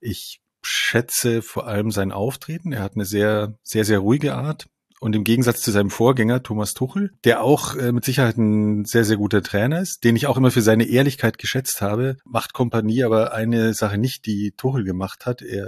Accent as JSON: {"language": "German", "town": "Munich", "region": "Bavaria", "country": "Germany", "tie": "born or raised there", "lives_now": "Hamburg, Germany", "said": "Ich bin tatsächlich in München aufgewachsen, lebe aber mittlerweile in Hamburg schon über 20 Jahre"}